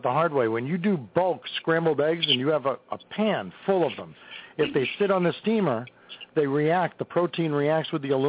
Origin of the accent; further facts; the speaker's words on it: Worcester, Massachusetts, United States; I'm from Worcester, Mass. All right, we're not that far apart.